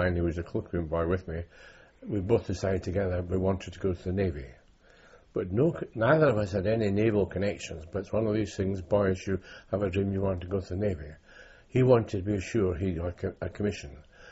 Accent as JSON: {"language": "English", "town": "Edinburgh", "region": "Scotland", "country": "United Kingdom", "tie": "born or raised there", "moved": "as an adult", "said": "I was born in Edinburgh on the 10th of March 1923."}